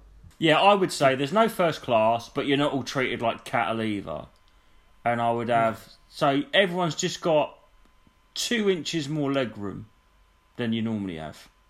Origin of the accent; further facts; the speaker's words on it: England, United Kingdom; I'm English. You finish your drinks, you go home.